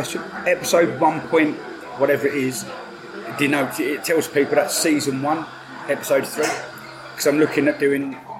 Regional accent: England, United Kingdom; And as I said to Roy, that's how they know that we're English

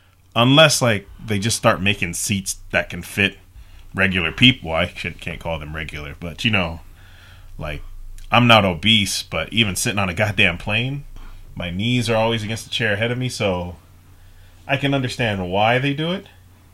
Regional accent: Atwater, California, United States; now in Fukuoka, Japan; My boy's coming down from my hometown of Atwater.

